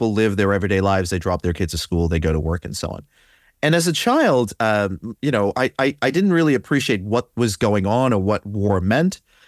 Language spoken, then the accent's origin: English; Botswana; I grew up in Botswana at a time when, you know, Mandela was voted into power.